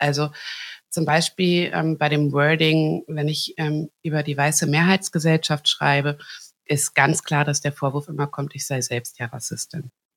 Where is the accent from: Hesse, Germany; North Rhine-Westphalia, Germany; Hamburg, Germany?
North Rhine-Westphalia, Germany; Hagen; born there; ich bin in Hagen geboren